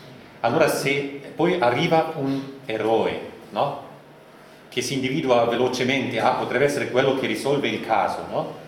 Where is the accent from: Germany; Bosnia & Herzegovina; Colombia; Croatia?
Germany; Però io come tedesco, nell'Italia del Sud, no?